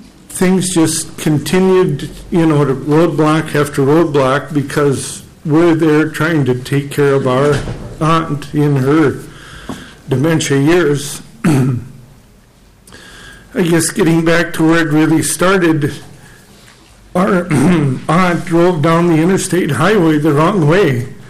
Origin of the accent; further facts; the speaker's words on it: Briceland, Minnesota, United States; Madam Chairman … I'm from Briceland, Minnesota. which is about 30 miles west of Albert Lea